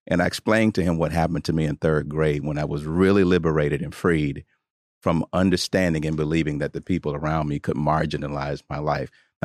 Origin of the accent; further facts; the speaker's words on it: Tuscaloosa, Alabama, United States; I grew up in Tuscaloosa, Alabama, in the South.